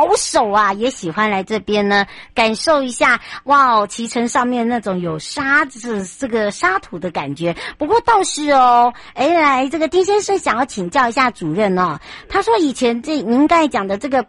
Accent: Taiwan; 我们台湾人真的很会保养

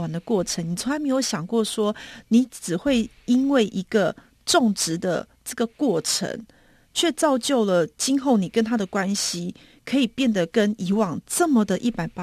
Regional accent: Taiwan; 我说我从台湾来的

